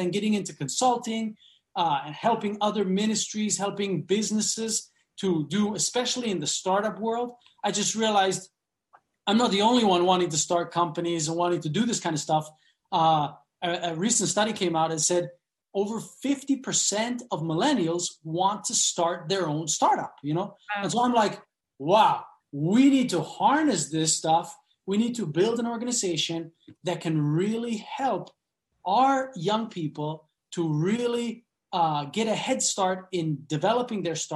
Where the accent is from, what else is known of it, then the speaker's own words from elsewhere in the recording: Switzerland; when I was 19 years old, I grew up in Switzerland, and I just dropped out of college to go and work as a missionary in the mission field in Honduras.